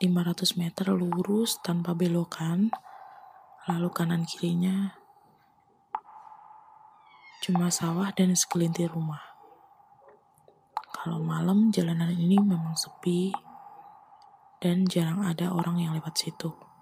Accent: Yogyakarta, Special Region of Yogyakarta, Indonesia; perkenalkan … Dari kecil saya tumbuh di Jogja. Sampai sekarang pun saya juga masih di Jogja.

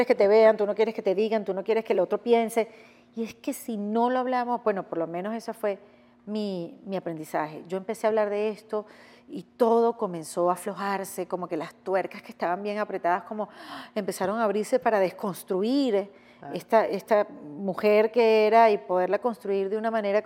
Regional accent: Venezuela; now in Miami, United States; para no hablar en tercera persona, yo que vengo de Venezuela

